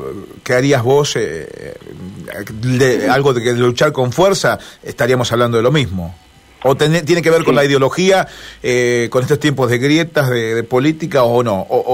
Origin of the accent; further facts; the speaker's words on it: Santa Fe, Argentina; yo como santafesino, que me tocó trabajar en Buenos Aires también, en Radio Nacional y en Splendid